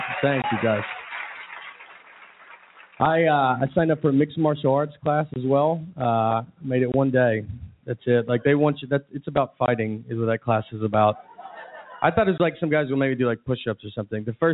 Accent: Tennessee, United States; accent: thick accent; now in New York City, United States; I'm originally from Tennessee. I live in New York City now. And I have a thick accent.

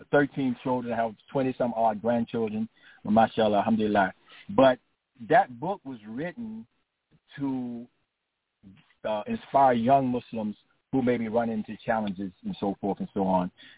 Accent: Southern United States, United States; And I grew up in Jim Crow South. Actually, an early part of my life was spent in Jim Crow South.

